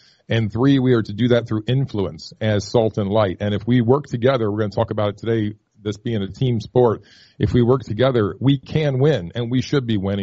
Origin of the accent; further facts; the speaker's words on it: Columbus, Ohio, United States; I grew up in Columbus, and so I love Cleveland, love Cincinnati, love Ohio. So as a Buckeye, I can tease a little bit